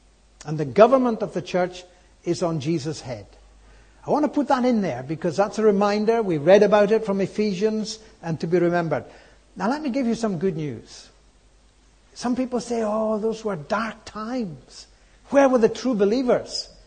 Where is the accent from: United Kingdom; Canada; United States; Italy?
United Kingdom; Scotland; My father was a farmer. I was born in the Orkney Islands.